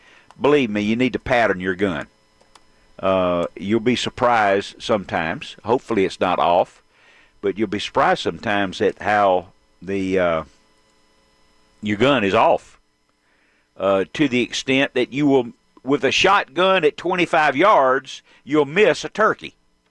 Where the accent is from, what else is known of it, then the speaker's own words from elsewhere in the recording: Decatur, Georgia, United States; we grew up in DeKalb County in Decatur, well, South DeKalb County.